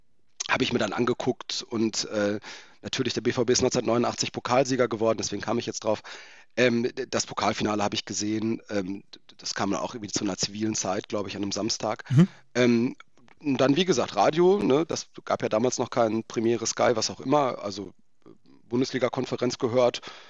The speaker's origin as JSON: {"language": "German", "town": "Dortmund", "region": "North Rhine-Westphalia", "country": "Germany", "said": "Ich komme halt aus Dortmund oder aus der Umgebung"}